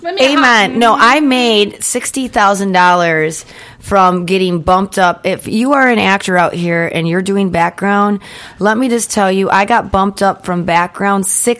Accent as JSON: {"language": "English", "region": "Michigan", "country": "United States", "said": "I mean, I'm from Michigan. All you had to do is watch TV."}